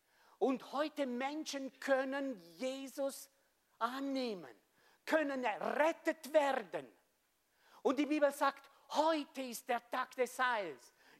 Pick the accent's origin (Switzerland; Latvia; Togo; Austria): Switzerland; Wir als Schweizer, wir sind so brav, gell?